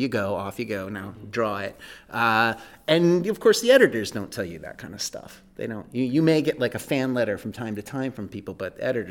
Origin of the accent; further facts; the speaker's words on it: LeGrand, Iowa, United States; now in Des Moines, United States; We're in Des Moines, Iowa at the moment. I grew up in LeGrand, Iowa, which is 60 some miles east.